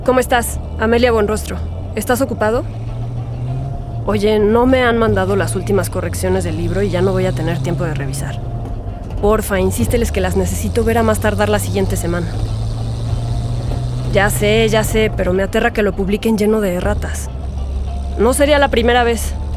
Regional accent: Zacatecas, Mexico; now in Mexico City, Mexico; No, de hecho soy de Zacatecas. Me fui para allá hace más de 10 años.

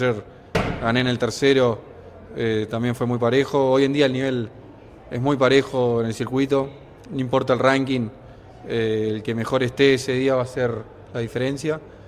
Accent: Argentina; Y bueno, yo me crié en Argentina

